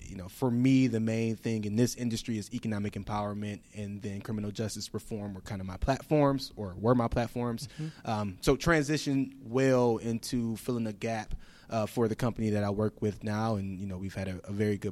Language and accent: English; Pontiac, Michigan, United States; I hail from Pontiac, Michigan, so not that far from here.